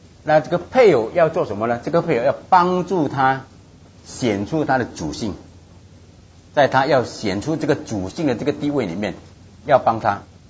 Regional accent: China; 我告诉你我们中国人重男轻女

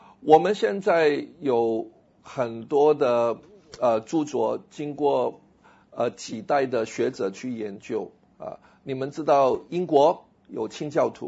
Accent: China; 甚至我们中国人可能我们会误会自己的历史。

